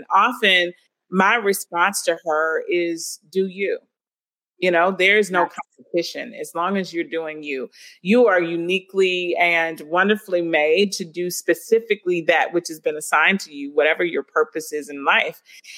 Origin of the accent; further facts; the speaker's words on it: Mississippi, United States; So, one, growing up in Mississippi, of course, you know, when she finally syndicated, everybody knew about Oprah. But for us who were from Mississippi, we related because she was like kinfolk to us.